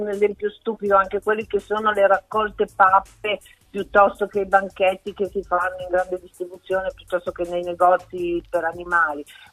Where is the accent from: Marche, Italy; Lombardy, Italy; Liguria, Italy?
Lombardy, Italy; Milan; in quanto sono cresciuta a Milano